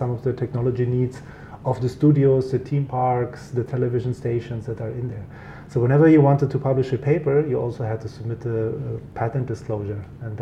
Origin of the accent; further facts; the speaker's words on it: Berlin, Germany; So I am originally from Germany. I grew up in Berlin and started my career there after getting my PhD from Aachen University.